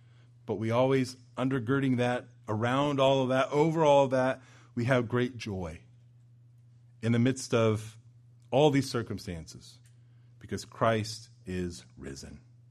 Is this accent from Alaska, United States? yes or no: yes; Alaska, United States; also born or lived in California; Now, many of you know that I grew up in Alaska. I lived a short time in California.